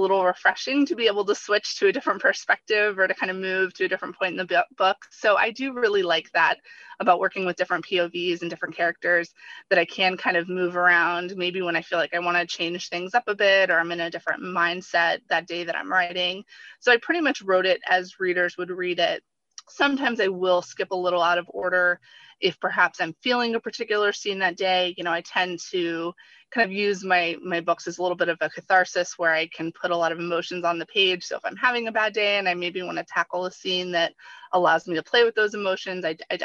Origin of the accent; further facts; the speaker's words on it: Florida, United States; And I grew up in Florida, you know, was educated in Florida for a large part of my formative years.